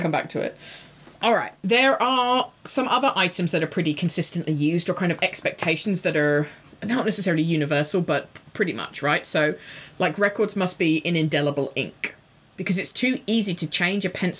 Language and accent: English; England, United Kingdom; Because I, as an English person, would write the date, the day, and then the month in numbers